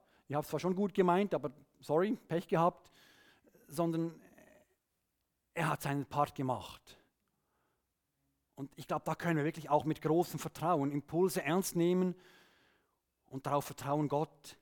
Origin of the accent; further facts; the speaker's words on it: Switzerland; dass wir auch das checken müssen als Schweizer.